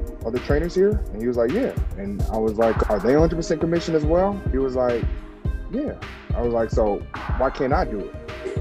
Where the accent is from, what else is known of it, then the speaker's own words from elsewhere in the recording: Chicago, Illinois, United States; I take pride in my lineage, being from Nigeria, although I was born and raised here in Chicagoland or Southside.